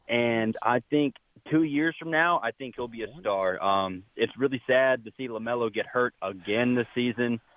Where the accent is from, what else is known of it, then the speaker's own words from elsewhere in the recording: Charlotte, North Carolina, United States; Well, man, you know, I'm from Charlotte, so, you know, that's the closest NBA